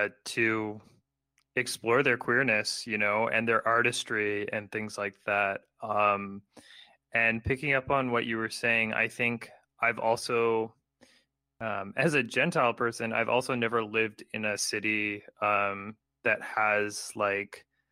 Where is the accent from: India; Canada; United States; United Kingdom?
Canada; Vancouver, British Columbia; now in Montreal, Canada; And I'm from Vancouver, BC